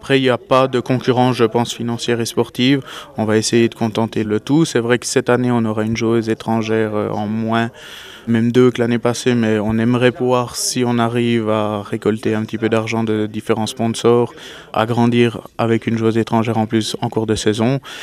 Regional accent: Jura, Switzerland; avant tout, je suis jurassien.

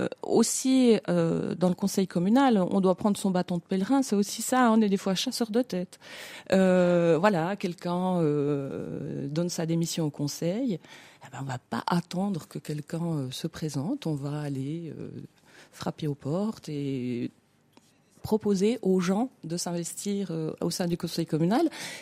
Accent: Montsevelier, Jura, Switzerland; même si j'ai grandi à Montsevelier, si j'y ai fait toutes mes classes, aujourd'hui, je pense que j'appartiens bien plus à Mervelier qu'à Montsevelier.

